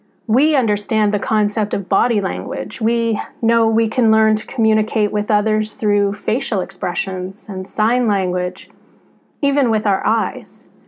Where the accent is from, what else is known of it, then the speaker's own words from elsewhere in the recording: Welland, Ontario, Canada; when I was growing up in Welland, Ontario, lived a little girl